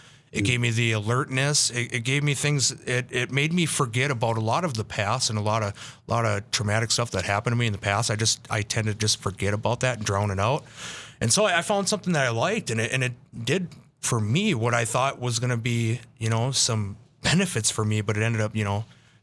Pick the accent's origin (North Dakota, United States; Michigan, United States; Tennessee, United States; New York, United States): North Dakota, United States; Bismarck; I'm 33 years old. I grew up in Bismarck, North Dakota here, Bismarck native.